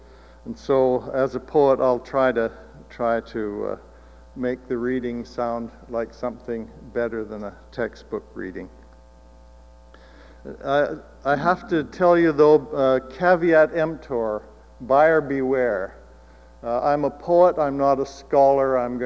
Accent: Vancouver, British Columbia, Canada; I grew up in East Vancouver, where the Asian population was quite large, even in the 1950s and 60s.

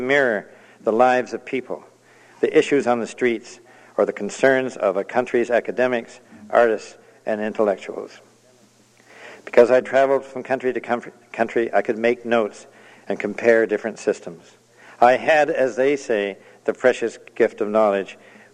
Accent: Vancouver, British Columbia, Canada; Vancouver, your town and mine, and my hometown, instead of being one of English Canada's major cities

